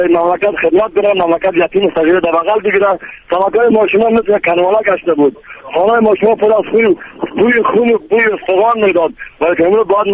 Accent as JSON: {"language": "Persian", "country": "Afghanistan", "said": "ما افغان هستم، از افغانستان هستم."}